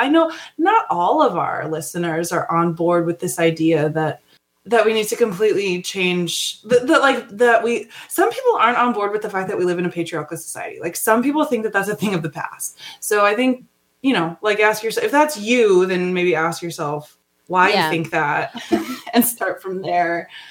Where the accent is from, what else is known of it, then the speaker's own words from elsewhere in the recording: Montana, United States; I grew up in Montana. It's like 98.9% white.